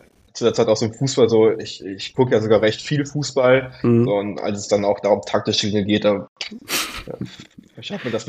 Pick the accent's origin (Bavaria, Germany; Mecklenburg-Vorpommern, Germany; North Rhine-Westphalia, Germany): North Rhine-Westphalia, Germany; Dortmund; Ich komme ja aus Dortmund, bin da geboren und aufgewachsen.